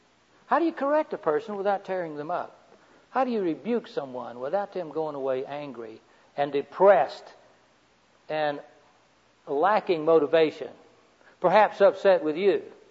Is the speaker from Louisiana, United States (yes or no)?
no; Florida, United States; That I'm from the main part of Florida. That's that little strip of semi-highland country.